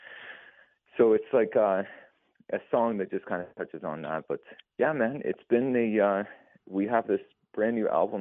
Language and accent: English; Oshawa, Ontario, Canada; I grew up in Oshawa